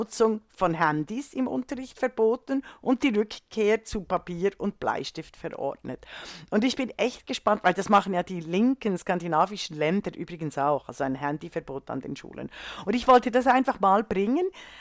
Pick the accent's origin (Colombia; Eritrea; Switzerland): Switzerland; Es ist das Cotti. Ja, es ich als Schweizerin sage das Cotti.